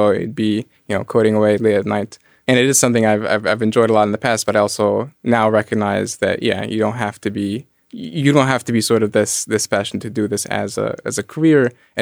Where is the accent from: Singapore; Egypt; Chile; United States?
Egypt; And so growing up in Egypt, I'm a Muslim, I don't drink.